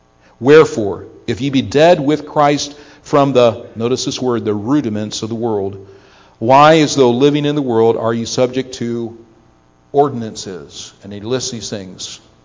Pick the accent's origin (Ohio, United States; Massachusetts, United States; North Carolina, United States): Ohio, United States; Now, I grew up in Ohio and went through public school all 12 years.